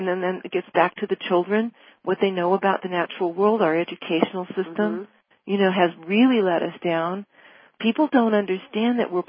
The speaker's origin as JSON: {"language": "English", "country": "Ireland", "said": "Anyway, because I'm Irish, I thought, well, at least I can talk, you know."}